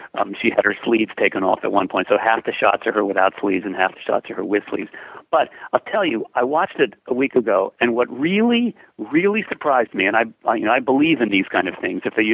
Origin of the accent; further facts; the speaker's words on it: New York, United States; when I was growing up in New York, I loved the theater.